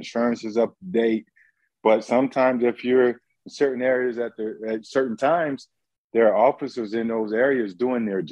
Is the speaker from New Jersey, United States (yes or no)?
no; Florida, United States; I grew up in Palm Beach County.